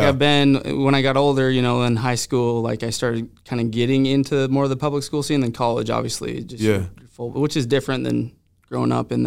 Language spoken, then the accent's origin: English; St. George, Utah, United States; growing up, I grew up here in St. George, and actually grew up homeschooled, which I thought was interesting.